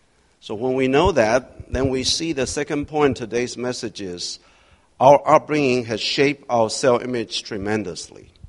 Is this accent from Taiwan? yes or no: yes; Taiwan; English is a second language; I was born and raised in Taiwan. I remember in my upbringing, I observed the families, our peers.